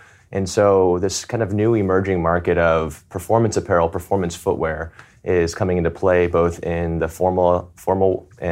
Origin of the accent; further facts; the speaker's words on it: Atlanta, Georgia, United States; growing up in Atlanta where, you know, it was great weather, then going to South Bend